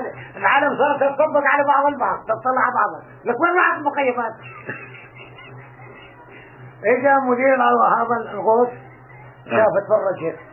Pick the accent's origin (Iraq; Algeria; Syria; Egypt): Syria; Quneitra Governorate; ظلينا بلا 67 تحت نزحنا من 67 من الجولان لهين